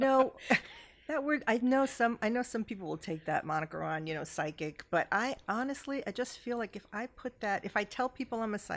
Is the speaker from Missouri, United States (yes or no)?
no; New York City, New York, United States; I mean, I grew up in the Bronx, New York City. I'm a very down-to-earth person.